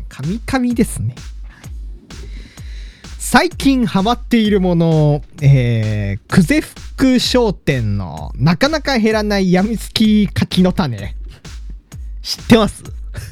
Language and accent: Japanese; Hokkaido, Japan; そう、いや道民だからさ